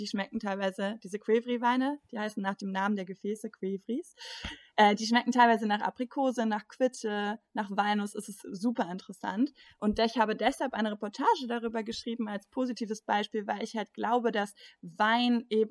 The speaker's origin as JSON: {"language": "German", "region": "Berlin", "country": "Germany", "tie": "born or raised there", "said": "Und ich bin ja nun in Berlin aufgewachsen."}